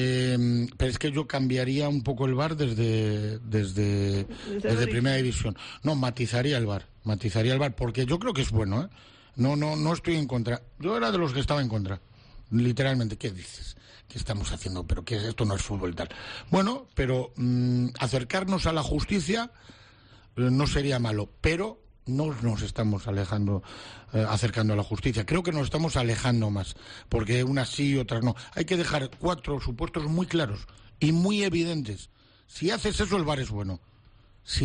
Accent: Valladolid, Castile and León, Spain; now in Balearic Islands, Spain; Y ahora yo soy un balearico más, porque yo soy pucelano

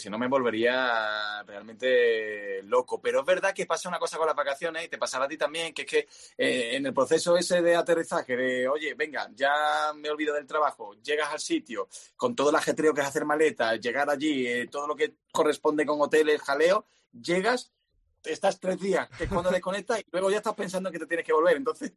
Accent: Seville, Andalusia, Spain; Sevilla, que es mi tierra

